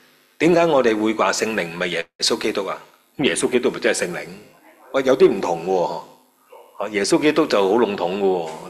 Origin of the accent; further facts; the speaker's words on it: China; 好似我哋中国人所讲啊，修心啊